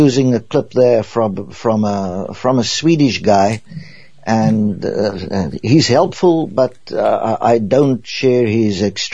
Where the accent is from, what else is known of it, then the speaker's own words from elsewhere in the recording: South Africa; first language Afrikaans; English is a second language; It is Afrikaans, my language, my mother tongue, for farmer.